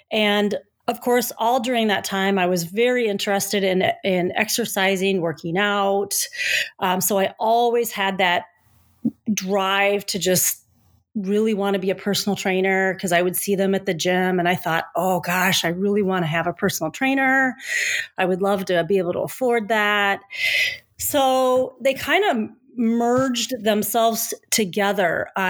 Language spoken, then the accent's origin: English; Davenport, Iowa, United States; also born or lived in Waterloo, Iowa; Well, I was born in Iowa, in Waterloo, Iowa. And my family moved to the Quad Cities, which is partially Iowa, partially Illinois. So it would be Davenport, Bettendorf, Rock Island, and Moline.